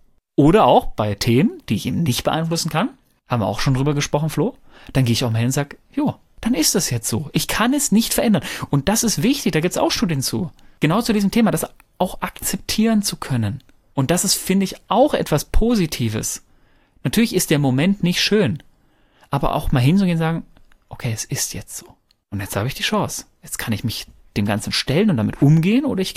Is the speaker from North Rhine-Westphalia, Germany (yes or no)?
yes; North Rhine-Westphalia, Germany